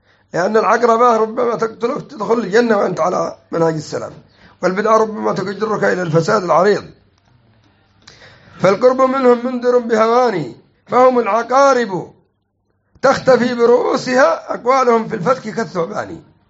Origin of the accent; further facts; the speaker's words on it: Yemen; ولا حزب الرشاد السلفي عندنا في اليمن اسم سلفي وهو خلفي